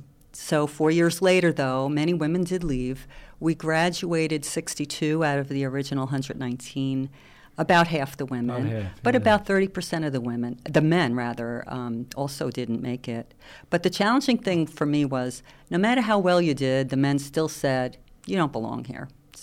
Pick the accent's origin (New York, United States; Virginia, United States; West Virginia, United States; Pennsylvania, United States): New York, United States; Staten Island; also born or lived in Brooklyn; Well, I was born in Brooklyn and grew up in Staten Island, New York, along with my five siblings. And my parents were blue-collar workers, probably most families in my neighborhood were at that time.